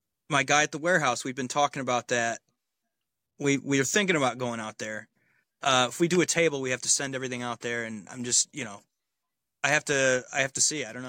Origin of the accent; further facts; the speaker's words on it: Michigan, United States; also born or lived in Stockton, California; I was born in Stockton, California, and I was there for like 3 or 4 months, and then we came to Michigan. I've been here ever since.